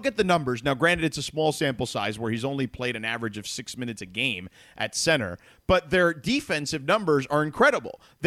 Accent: Miami, Florida, United States; I had a friend, you know, growing up in Miami, whose grandparents used to cut coupons.

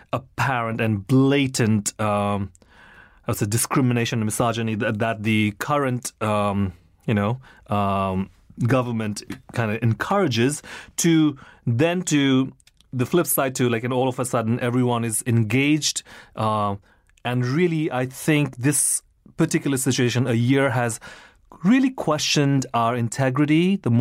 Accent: Nepal; also born or lived in Singapore / India / London, United Kingdom / Australia; now in United States; as someone from an underdeveloped country and developing nation, and having lived in, you know, born in Singapore, I grew up in Nepal and India, and I lived in London, Australia before I came here, knowing no one

